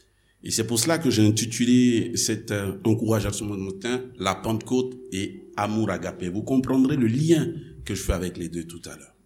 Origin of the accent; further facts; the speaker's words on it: Côte d’Ivoire; en Yacouba de chez moi en Côte d'Ivoire